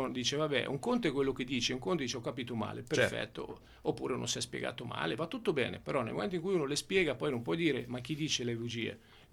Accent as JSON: {"language": "Italian", "town": "Ancona", "region": "Marche", "country": "Italy", "said": "io sono un anconetano che vive ad Ancona"}